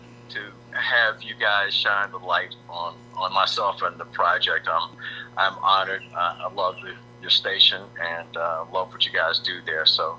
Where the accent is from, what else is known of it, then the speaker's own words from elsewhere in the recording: Atlanta, Georgia, United States; also born or lived in Los Angeles; I was born and raised here in Atlanta, matriculated in school here, finished up my education at Georgia State University